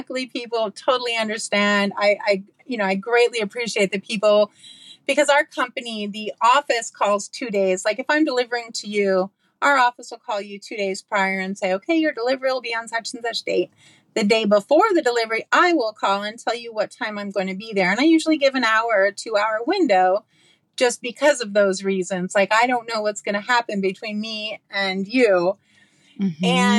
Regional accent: Montana, United States; moved away as an adult; also born or lived in Southern California; I was born and raised in Montana. And then I moved to Southern California after I graduated high school.

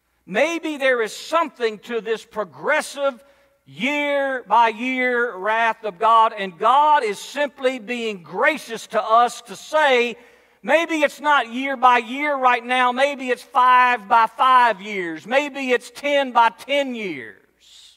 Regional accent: Texas, United States; I remember in growing up in South Texas, those farmers would say, Lord, stop the rain.

